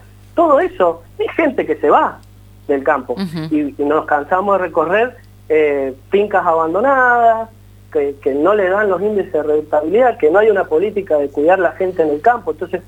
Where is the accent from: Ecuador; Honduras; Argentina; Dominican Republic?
Argentina; Mendoza; me paso a mi patria chica, mendocina